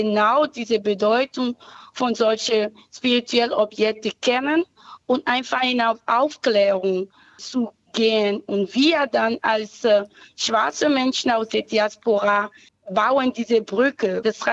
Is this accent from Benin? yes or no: yes; Benin; German is a second language; Ich komme aus Benin, aber aus das Land Benin, ehemalige Dahomey.